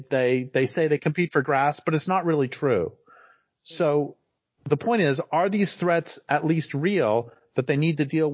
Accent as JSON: {"language": "English", "region": "Colorado", "country": "United States", "tie": "born or raised there", "said": "That I grew up in Colorado, and a lot of ranchers, and we had cows when I was a kid"}